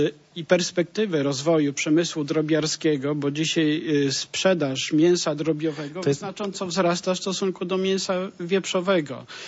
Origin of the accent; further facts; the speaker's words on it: Poznań, Greater Poland Voivodeship, Poland; bo jestem z Poznania